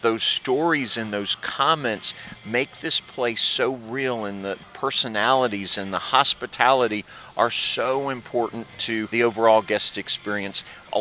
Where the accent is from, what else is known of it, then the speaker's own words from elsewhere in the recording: Missouri, United States; I grew up here in the Ozarks, and I was fascinated by this place.